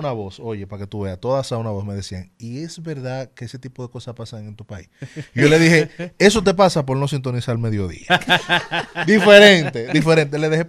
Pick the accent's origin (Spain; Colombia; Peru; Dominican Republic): Dominican Republic; Santo Domingo, Distrito Nacional; yo soy de Santo Domingo.